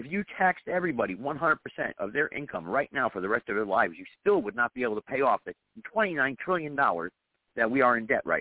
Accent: Greensboro, North Carolina, United States; I still had hardware shops in my town here in North Carolina. I'm from Greensboro, North Carolina, but they're gone now.

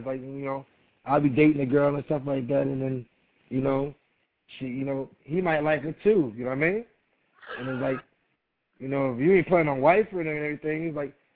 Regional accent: New York, United States; now in Texas, United States; I'm out in Texas. You know what I'm saying? I'm from New York.

